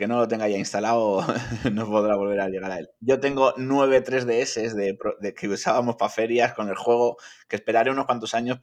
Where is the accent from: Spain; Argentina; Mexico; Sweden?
Spain; Bilbao, Basque Country; como somos de Bilbao, pues tiramos para adelante